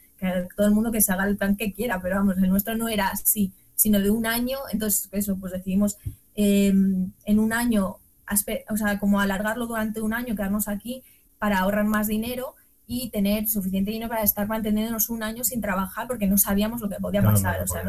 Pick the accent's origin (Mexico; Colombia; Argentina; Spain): Spain; Madrid, Community of Madrid; A nosotros, por ejemplo, una gran ciudad, somos de Madrid, y una gran ciudad, no nos sentíamos cómodos ya aquí